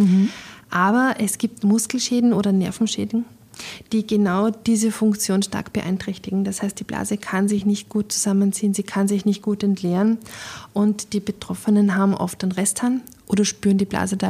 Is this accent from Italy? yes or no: no; Austria; Und wir sind den Deutschen, hinken wir als Österreicher etwas nach